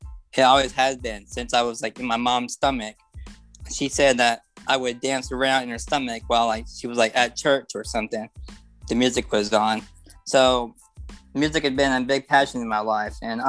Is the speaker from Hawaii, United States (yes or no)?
no; Mesa, Arizona, United States; I'm from Mesa, Arizona. I am 25 years old.